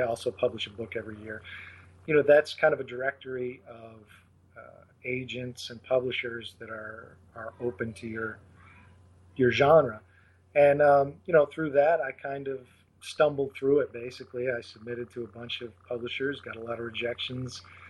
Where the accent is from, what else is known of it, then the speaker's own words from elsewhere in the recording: Leroy, New York, United States; they still live in my hometown in Western New York. It's a little town called Leroy.